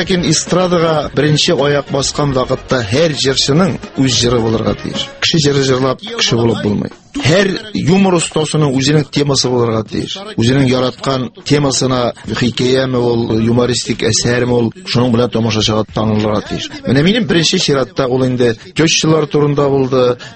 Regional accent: Akhmet, Bashkortostan, Russia; Бу Башкортстанның Шакмагыш районы Әхмәт авылында.

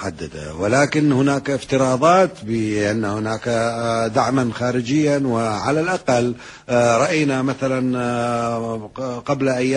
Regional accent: Iraq; المهم بالنسبة لنا كعراقيين أننا نموت هنا

